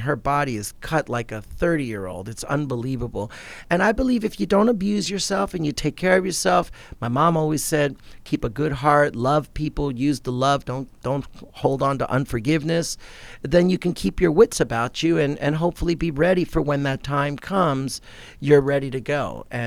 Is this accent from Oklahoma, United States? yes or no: no; New York City, New York, United States; And that was part of my growing up in America and being in New York City.